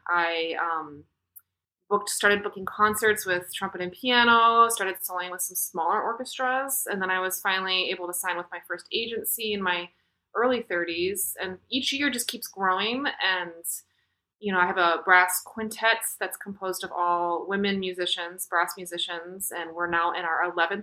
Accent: Chicago, Illinois, United States; So I grew up in the Chicagolands area and was a member of Chicago Youth Symphony

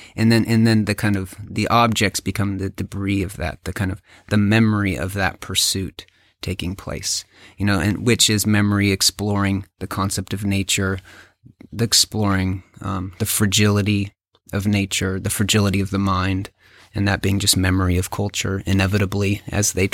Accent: Colorado, United States; now in Ohio, United States; I'm from Western Colorado.

